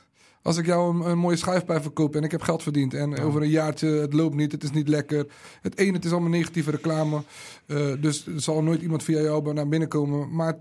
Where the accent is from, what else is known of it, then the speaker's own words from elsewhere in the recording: Rotterdam, South Holland, Netherlands; ik ben in Rotterdam opgegroeid, Binnenweg, Kruiskade.